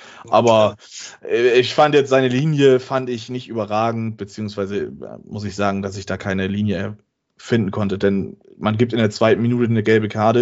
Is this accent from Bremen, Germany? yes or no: yes; Bremen, Germany; das sage ich jetzt als Bremer